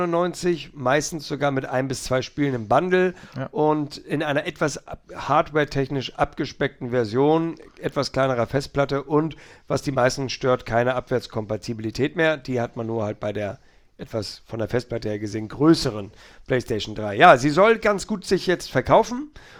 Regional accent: Northern Germany, Germany; wir sind ja Norddeutsche, das ist wirklich auch schon weit weg

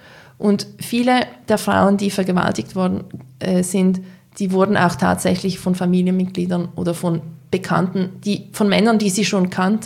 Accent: Switzerland; als Schweizer Journalisten.

